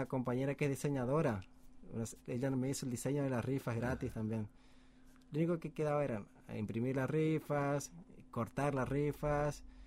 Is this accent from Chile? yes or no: no; Argentina; first language Spanish; now in Japan; argentino